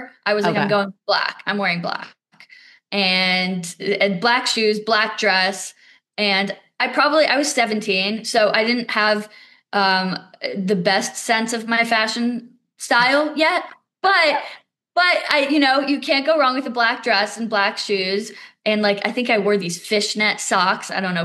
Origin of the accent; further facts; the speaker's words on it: Connecticut, United States; And because I'm from Connecticut, I grew up going to that beach town.